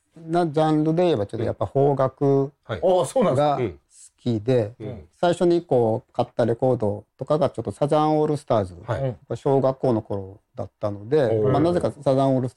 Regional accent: Naha, Okinawa, Japan; 僕はあの地元が那覇なので、はいまあ、那覇でオープンしますってことで始めました。

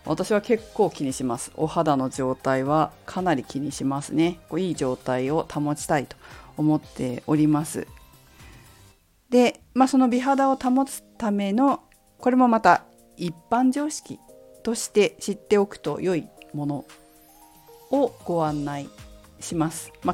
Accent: Fukushima, Japan; 私もね、もともと福島出身で、それこそ取りたての野菜を食べて育ってきたものですから

